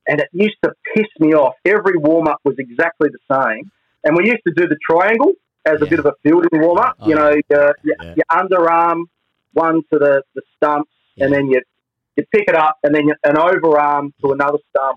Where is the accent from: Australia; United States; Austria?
Australia; South Australia; we grew up in the Barossa Valley, or I grew up in the Barossa Valley, I should say, and then we moved back down to town when I sort of started high school.